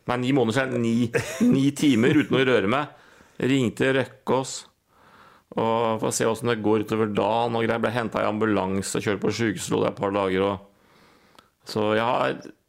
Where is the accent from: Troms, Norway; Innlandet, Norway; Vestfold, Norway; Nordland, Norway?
Vestfold, Norway; Horten; jeg er fra Horten